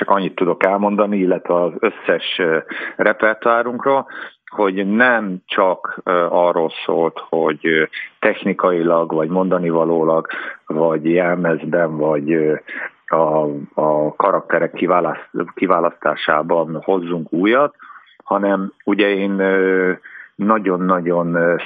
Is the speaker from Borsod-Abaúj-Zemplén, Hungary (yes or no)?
yes; Cigánd, Borsod-Abaúj-Zemplén, Hungary; also born or lived in Budapest; amikor az ember befejezte a gyerekként Cigándon a gyermektánccsapatot, akkor onnan továbbment a balettintézetbe, majd 4 év után továbbment a Honvéd együttesbe